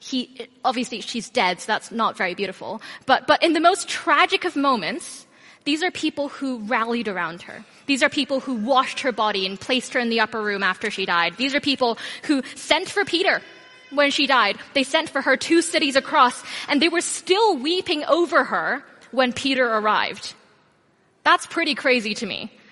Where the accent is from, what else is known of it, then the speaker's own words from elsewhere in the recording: Hong Kong; I come from Hong Kong. I was born and raised in Hong Kong for 18 years. Hong Kong is a really small city in the south of China.